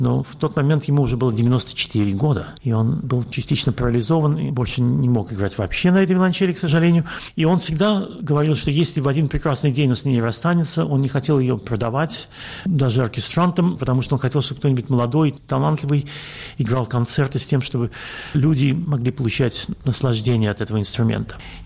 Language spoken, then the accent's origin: Russian; Russia; moved away as an adult; also born or lived in Latvia / Saint Petersburg / Moscow / Israel; now in Europe; я сам лично космополит. Я родился в Латвии, я учился в Петербурге и в Москве, в России вырос. Потом я эмигрировал в Израиль, живу я в Европе уже больше 30 лет.